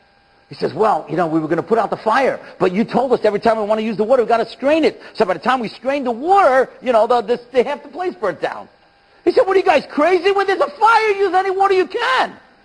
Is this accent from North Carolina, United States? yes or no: no; Kew Gardens, New York, United States; we grew up in Kew Gardens together.